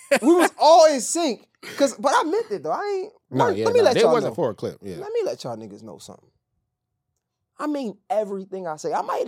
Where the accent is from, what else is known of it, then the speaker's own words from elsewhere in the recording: Baltimore, Maryland, United States; We ain't mean, shit, I'm from Baltimore. We call each other dummy.